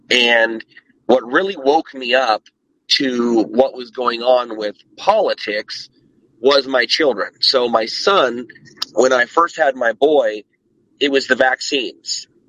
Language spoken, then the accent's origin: English; Citrus Heights, California, United States; I grew up in Citrus Heights. And when I moved back to my mother's, when I was about 13